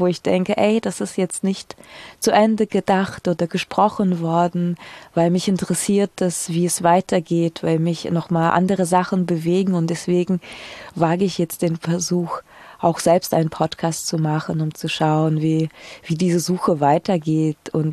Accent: Belarus; now in Germany; irgendwann aus Belarus nach Deutschland zu kommen und jetzt immer noch festzustellen, dass die Frage, woher kommst du, nicht mehr aufhört mir gegenüber.

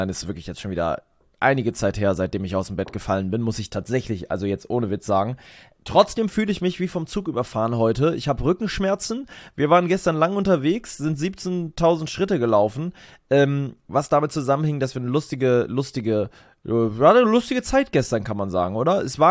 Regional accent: Berlin, Germany; in meine alte Heimat zu fahren, in meine alte Hood. Genau, nach Sandy Shores. nach Spandau

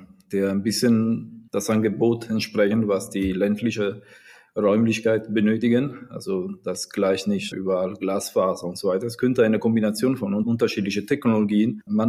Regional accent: Italy; German is a second language; moved away; ich bin in ein anderes Land als Italiener. Ich bin hier.

